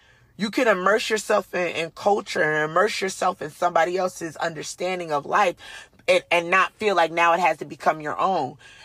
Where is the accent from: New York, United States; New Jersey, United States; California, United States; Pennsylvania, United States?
New Jersey, United States; Now, I'm from Jersey, so I did know there were a lot of white people in the world.